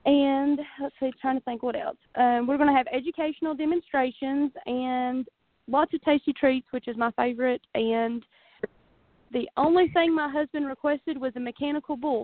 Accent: Bakersville, North Carolina, United States; I'm going to move back to my hometown. And I decided I wanted to be my own boss. So I opened a restaurant here in Bakersville

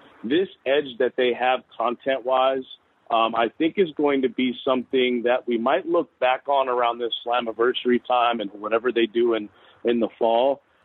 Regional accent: New York, United States; coming from New York, I was born and raised on the East Coast.

